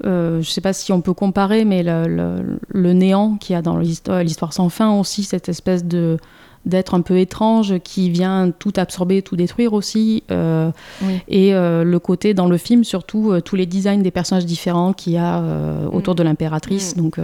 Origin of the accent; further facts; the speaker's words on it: Nîmes, Occitanie, France; Je suis d'origine de Nîmes. J'ai fait les beaux-arts là-bas.